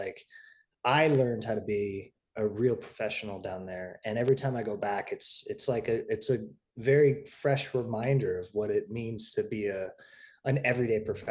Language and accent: English; United States; born there; Obviously, I was born in America, but I was the first in my mom's family to be born in America.